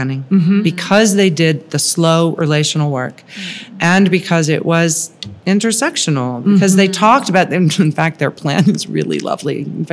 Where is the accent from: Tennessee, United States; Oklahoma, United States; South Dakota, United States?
Tennessee, United States; Memphis; Well, I'll tell you, I'm from Memphis.